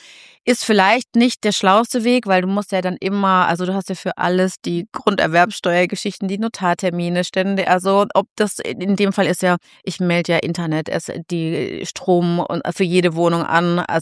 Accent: Munich, Bavaria, Germany; hier in meiner Heimatstadt München

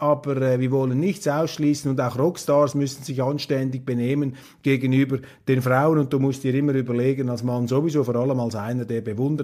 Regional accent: Switzerland; Und man muss sich hier die Frage stellen als Schweizer, was kostet das Ganze und was bringt das Ganze?

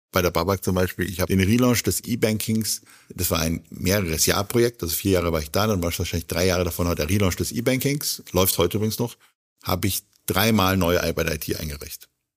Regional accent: Munich, Bavaria, Germany; Ich komme ja aus München, ich komme ja aus einer Fußballstadt.

